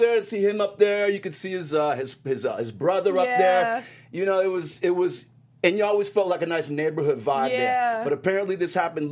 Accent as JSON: {"language": "English", "town": "Los Angeles", "region": "California", "country": "United States", "tie": "born or raised there", "said": "I grew up in the Baldwin Hills Crenshaw District."}